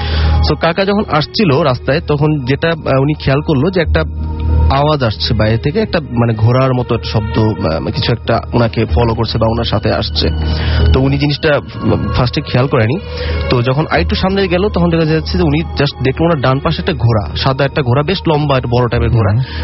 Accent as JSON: {"language": "Bangla", "town": "Dhaka", "region": "Dhaka Division", "country": "Bangladesh", "said": "আমি Mohammadpur Japan garden থেকে এসেছি।"}